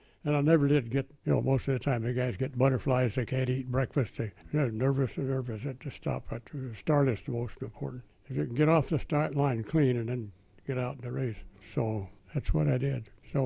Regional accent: Fresno, California, United States; I was from Fresno. There's no water in Fresno.

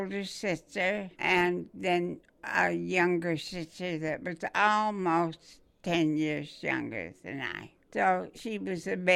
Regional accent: Sunnyside, Washington, United States; also born or lived in Grandview, United States; Well, I grew up down in Sunnyside and Grandview, and then I eventually, as soon as I got out of school, when I was 16, I went to a business school in Seattle

